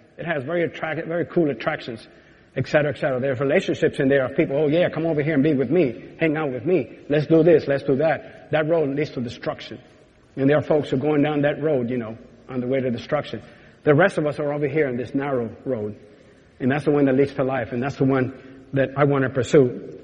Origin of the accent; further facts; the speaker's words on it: New York, United States; I'm from New York. I don't know what an odds and end is.